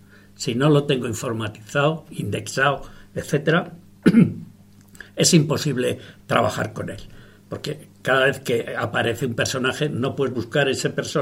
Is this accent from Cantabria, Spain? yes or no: no; Barcelona, Catalonia, Spain; born there; Yo, aunque nací en Barcelona, me considero de Reus porque toda mi familia es de Reus. Yo nací accidentalmente en Barcelona, si no hubiera nacido en Reus, como a toda mi familia.